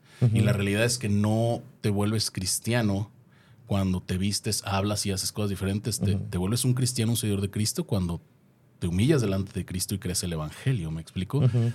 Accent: Mexico; moved away; venimos de un país donde la religión es parte casi de la cultura, o sea, para algunos de nosotros es como naces mexicano diagonal católico

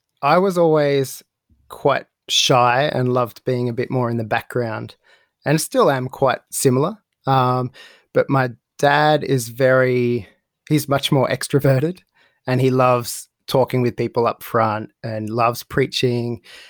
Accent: Penrith, New South Wales, Australia; also born or lived in Minchinbury; I think, for most of my life, I've been a Westie, so around Penrith from about year eight. But before that, we actually, I was living in Minchinbury when I was younger

